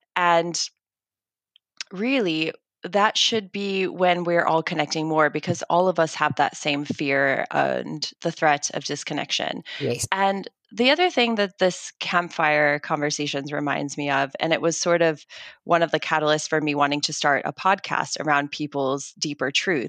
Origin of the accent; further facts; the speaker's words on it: United States; now in South Africa; This is like the first thing I so embraced and adopted about the South African culture because I'm American, is just that need to have a braai.